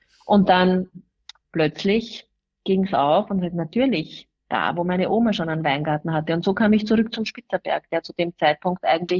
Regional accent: Rohrau, Lower Austria, Austria; ich wäre ursprünglich dafür vorgesehen gewesen, die Landwirtschaft von meinen Eltern zu übernehmen, habe mich aber dann dagegen entschieden, weil es bei uns in Rorau so viele Gelsen gibt

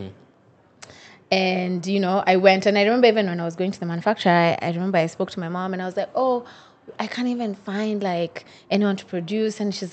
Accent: Kenya; In my mind, I just thought, yeah, I'm a designer from Kenya.

